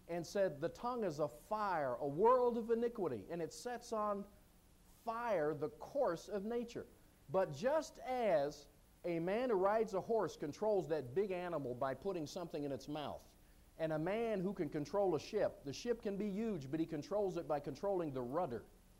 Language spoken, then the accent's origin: English; Canada; See, I'm from Canada, eh?